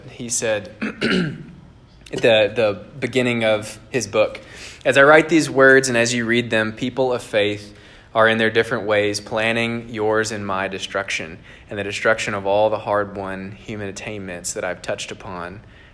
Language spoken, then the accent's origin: English; Nashville, Tennessee, United States; In Nashville, I'm from Nashville, Tennessee, and I was a part of a ministry called Isaiah 58 a long time ago.